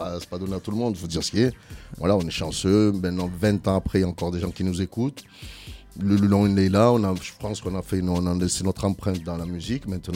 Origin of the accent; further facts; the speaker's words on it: Comoros; c'était pas bankable de dire je suis comorien à l'époque.